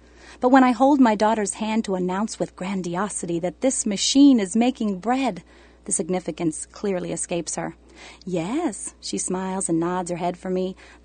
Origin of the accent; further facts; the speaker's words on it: United States; As an American living in a country with one television per 1.3 people